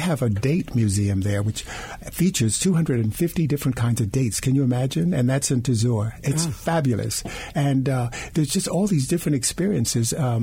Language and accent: English; Sanford, Florida, United States; we traveled all over Florida because that's where I'm from.